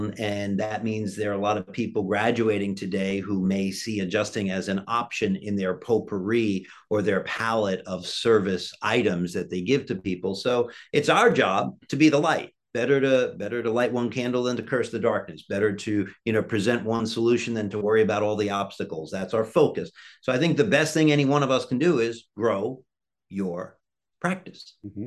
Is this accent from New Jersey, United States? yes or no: yes; Hoboken, New Jersey, United States; born there; No, I was born in Hoboken, New Jersey.